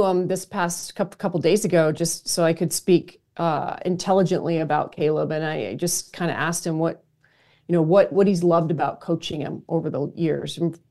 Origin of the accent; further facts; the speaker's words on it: Canada; also born or lived in Oklahoma / District of Columbia, United States / Florida / California; now in Chicago, United States; I'm originally from Canada. I went to Oklahoma, I went to DC, then down to Florida and over to LA and California. And I ultimately came back to Chicago.